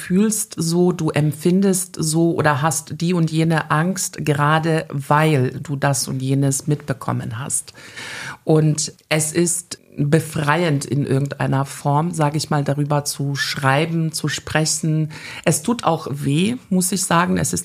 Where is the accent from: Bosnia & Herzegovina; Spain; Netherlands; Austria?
Bosnia & Herzegovina; Erstens komme ich selber aus Bosnien-Herzegowina, wie gesagt.